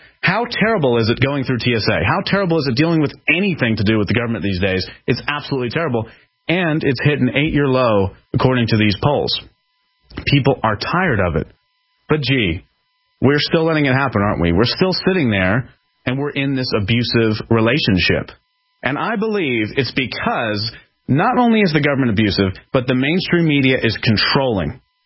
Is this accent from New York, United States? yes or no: no; Philadelphia, Pennsylvania, United States; Okay, I'm from Philadelphia. I know what this is like.